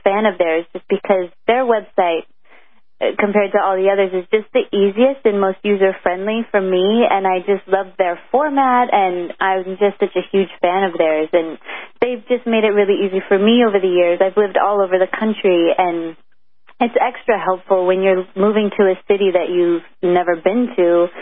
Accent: Los Angeles, California, United States; I love my hometown. I love all the different neighborhoods in Los Angeles.

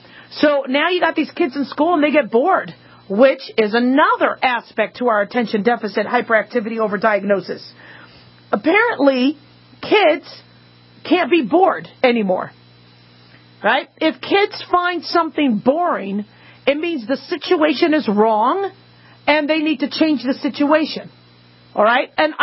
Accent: Arizona, United States; because, you know, we grew up in Arizona.

